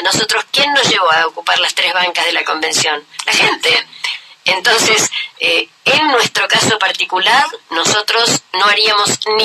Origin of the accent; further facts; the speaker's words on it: Tierra del Fuego, Argentina; Pero no solamente porque quién nos va a creer, es porque así somos, ¿no? Somos Fueguinos, se actúa de esa manera.